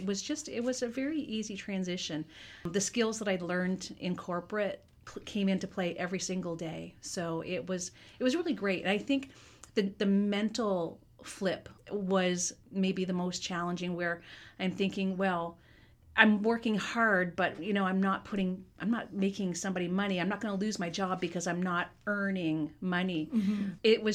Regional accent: Kingston, Ontario, Canada; now in Toronto, Canada; I'm from Kingston, moved to Toronto.

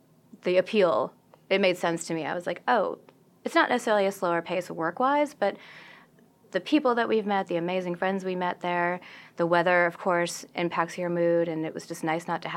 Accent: East Coast, United States; also born or lived in New York / Dallas; growing up on the East Coast, living in New York for 12 years, then living in Dallas for 6 and coming here

